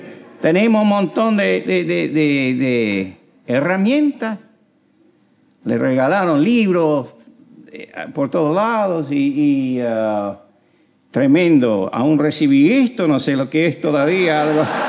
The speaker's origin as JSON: {"language": "Spanish", "country": "Cuba", "tie": "born there", "said": "Y ustedes saben que nací en Cuba y de vez en cuando viajo ahí"}